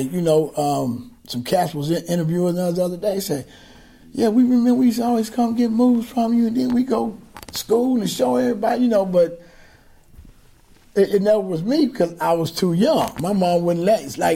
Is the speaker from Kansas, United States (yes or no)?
no; Fresno, California, United States; I'm from Fresno, California.